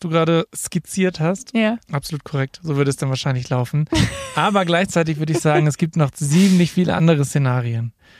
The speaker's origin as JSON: {"language": "German", "region": "Northern Germany", "country": "Germany", "said": "Ich komme aus dem Norden."}